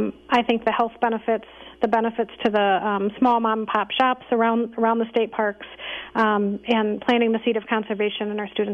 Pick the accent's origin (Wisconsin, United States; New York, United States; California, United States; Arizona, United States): Wisconsin, United States; many of us that have been born and raised in Wisconsin, many of us that are raising our own children here, understand that this is our legacy.